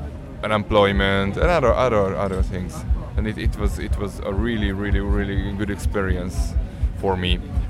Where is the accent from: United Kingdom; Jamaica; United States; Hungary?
Hungary; Budapest; from Budapest.